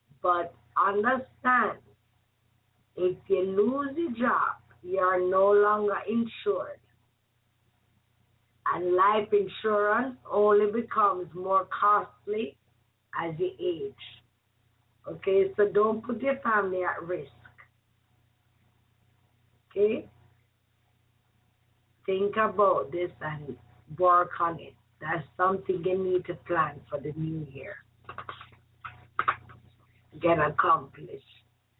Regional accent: Jamaica; Yes, I'm from Jamaica.

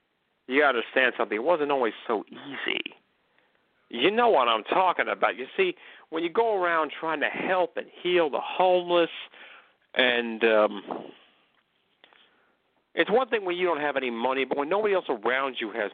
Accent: McKinleyville, California, United States; I was living this long, basically, unexamined life in my hometown of McKinleyville, California.

